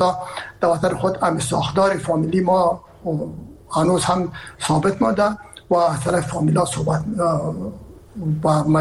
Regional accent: Herat, Afghanistan; ما که هستم از هرات هستم و پدر مادر من هرات هستن

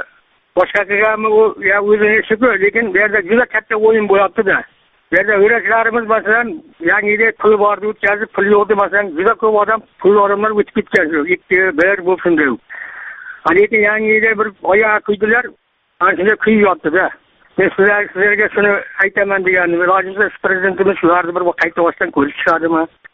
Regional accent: Yakkabog', Qashqadaryo Region, Uzbekistan; Qashqadaryodanman, Yakkabog' rayonidan. Qaydar qishlog'idanman. Choydar qishlog'idanman.

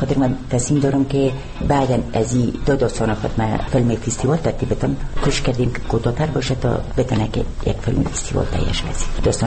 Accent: Baghlan, Afghanistan; also born or lived in Kabul; در حدود 50 سال دارم. من در ولایت بغلان در شهر بلخندی به دنیا آمدیم. تحصیلات ابتدایی البته در ولایت بغلان ادامه دادیم.

